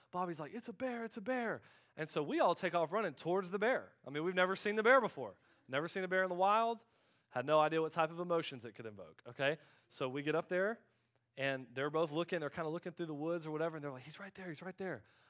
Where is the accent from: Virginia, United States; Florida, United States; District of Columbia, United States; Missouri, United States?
Florida, United States; I'm from Florida, you know, snakes, alligators running around the woods my whole life growing up.